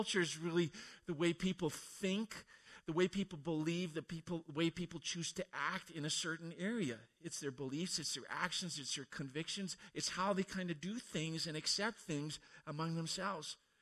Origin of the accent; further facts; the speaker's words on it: Alberta, Canada; when I was growing up in Alberta